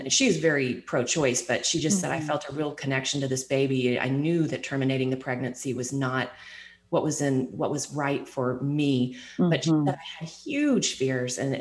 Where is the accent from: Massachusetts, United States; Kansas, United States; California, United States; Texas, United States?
Texas, United States; Growing up in Texas in the mornings, I would often, on the way to school, I would find turtles crossing the road.